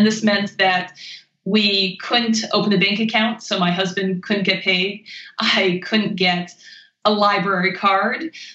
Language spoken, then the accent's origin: English; Maine, United States; also born or lived in China / Japan; So, yeah, as I said, I grew up in Maine. I went to college in Pennsylvania. Then when I graduated from there, I went to Asia. I lived in China for 2 years with a six-month break in Japan